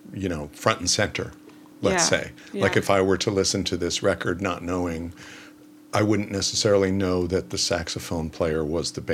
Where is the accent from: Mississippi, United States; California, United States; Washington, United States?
Washington, United States; Seattle; You know, growing up in Seattle, of course, there's a great scene in Seattle